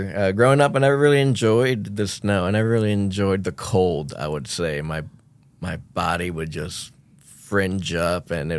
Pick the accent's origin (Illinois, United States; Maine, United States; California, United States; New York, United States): Illinois, United States; Plano; now in Tyler, United States; But before that, I grew up in Illinois, grew up in a small town called Plano, Illinois, went to community college out there.